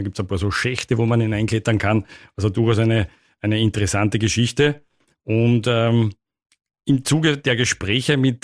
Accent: Eisenstadt, Burgenland, Austria; obwohl ich 6,5 Jahre im Ausland war und doch 15 Jahre weg von Eisenstadt in einer anderen Garnison. Aber das ist natürlich meine Heimatstadt

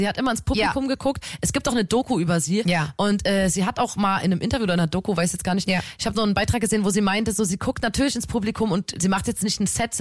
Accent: Chemnitz, Saxony, Germany; wir kommen aus Chemnitz, wir können sowas

